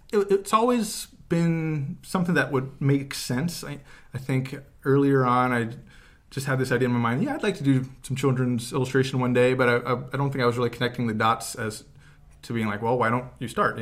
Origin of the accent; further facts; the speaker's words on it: East Coast, United States; moved away as an adult; now in Los Angeles, United States; I grew up out on the East Coast near Washington, D.C., and I came out to L.A. to study fine arts and also animation at USC.